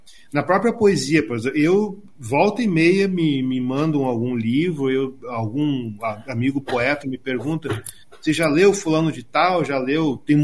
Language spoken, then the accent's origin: Portuguese; Curitiba, Paraná, Brazil; Eu nasci aqui, vivi muito tempo aqui, voltei para cá, estou aqui agora, então eu sou curitibano, tenho muito, minha família é curitibana, muitos amigos de Curitiba.